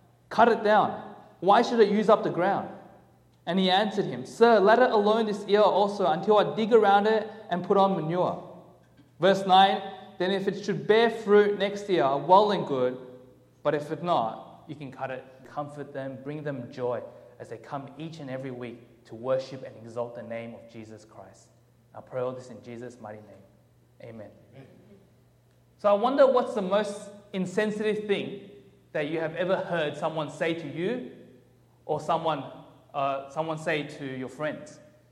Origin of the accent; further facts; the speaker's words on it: Melbourne, Victoria, Australia; accent: Australian; now in United States; I'm Australian. All right, I'm from Australia. So I grew up in Australia. I grew up in Melbourne all my life. So my wife and I, we recently, a year and a half ago, we came over here to the States